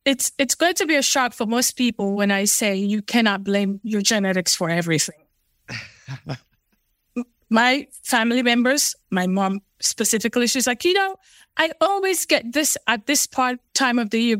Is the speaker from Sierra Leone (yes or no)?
yes; Sierra Leone; born there; So I was born in Sierra Leone, West Africa. So I am Fulani by nature.